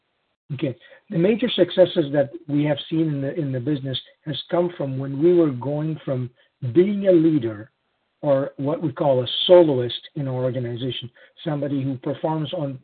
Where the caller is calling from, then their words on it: Missouri, United States; I'm calling in from Missouri, west of St. Louis a little bit, non-deregulated state